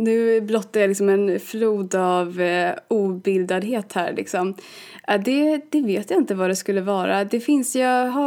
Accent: Falun, Dalarna County, Sweden; Jag är från Falun, jag tycker Falun är jättefint.

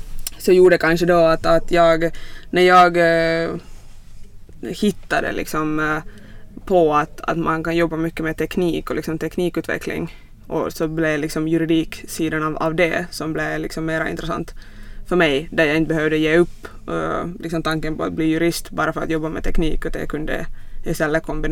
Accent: Kirkkonummi, Uusimaa, Finland; moved away as an adult; now in Stockholm, Sweden; Jag är från Kyrkslet, en kommun nära Helsingfors.

